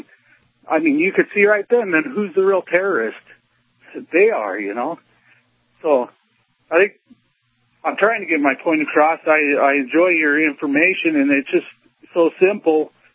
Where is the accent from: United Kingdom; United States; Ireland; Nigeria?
United States; Montana; But I'm a new listener, first time caller from Montana. I've been listening to you a lot.